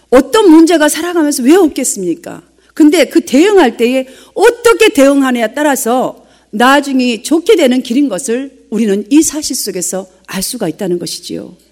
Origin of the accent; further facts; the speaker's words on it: South Korea; 외국인들에게서 우리 한국 사람들이 흔히 듣는 말이 있어요.